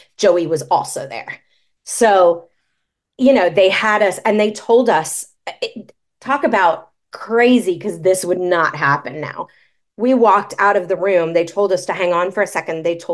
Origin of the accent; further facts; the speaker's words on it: New York, United States; And being a New Yorker, or being, you know, being from the East Coast, just being an East Coast girl, like I talk quickly. It's, you know, I've lived in the South now for 17 years.